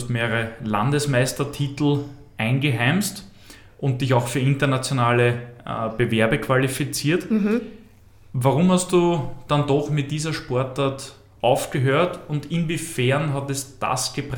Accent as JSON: {"language": "German", "town": "Mannsdorf an der Donau", "region": "Lower Austria", "country": "Austria", "said": "Ich komme aus Mansdorf an der Donau, das ist zumindest am anderen Ende des Bezirks."}